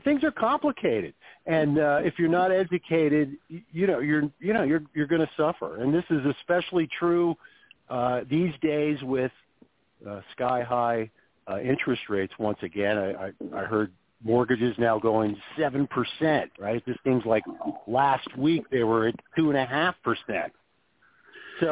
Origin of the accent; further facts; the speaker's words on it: Macungie, Pennsylvania, United States; I grew up in Macungie, Pennsylvania, close